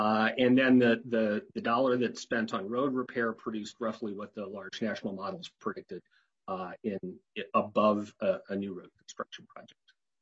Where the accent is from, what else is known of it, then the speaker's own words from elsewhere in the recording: Minnesota, United States; I should say we, since I'm a Minnesotan, we chose to spend the least number of dollars on transit investment